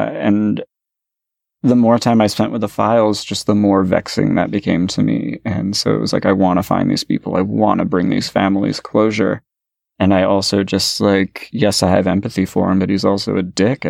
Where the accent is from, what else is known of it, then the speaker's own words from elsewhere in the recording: California, United States; growing up in the Bay Area in the early 80s